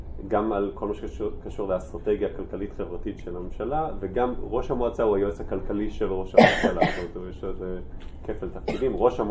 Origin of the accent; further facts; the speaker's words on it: Kiryat Tivon, Northern District, Israel; now in Jerusalem, Israel; גדלתי פה בקריית טבעון, גר כיום בירושלים